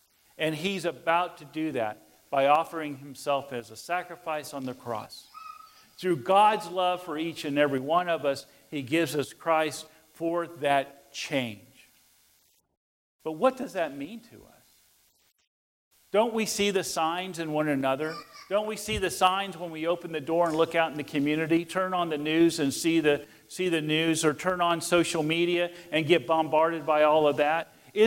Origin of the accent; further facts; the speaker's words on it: Kansas, United States; Growing up in Western Kansas and around the farmer community my whole life, you learn to read different signs of the weather.